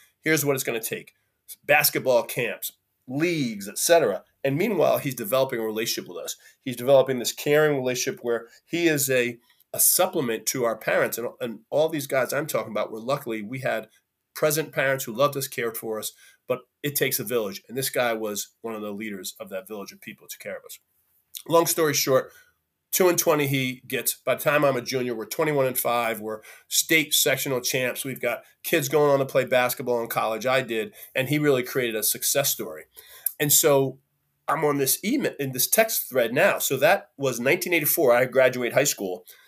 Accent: West Orange, New Jersey, United States; I grew up in Western Orange, New Jersey.

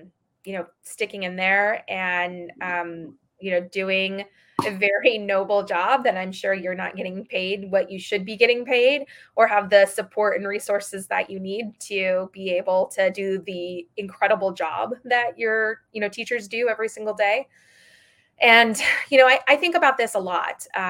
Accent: Arizona, United States; I grew up in Arizona, so that was a really interesting place to grow up because we were one of the last states to ratify MLK's birthday as a holiday

